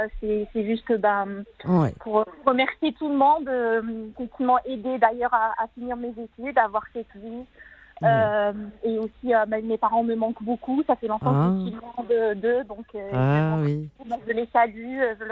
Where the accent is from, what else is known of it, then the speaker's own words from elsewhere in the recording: Oujda, Oriental, Morocco; moi, je suis originaire de la ville d'Oujda au Maroc.